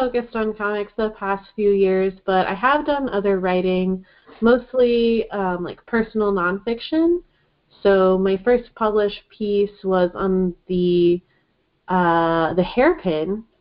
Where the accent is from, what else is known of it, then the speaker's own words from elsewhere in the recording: Miami, Florida, United States; I grew up in Miami. I am a Latina writer. I'm also white